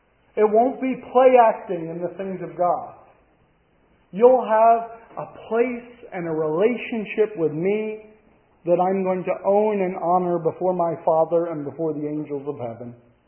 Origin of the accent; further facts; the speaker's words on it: United States; Now, I'm an American, you know, we fought a whole war to get out from under that royal system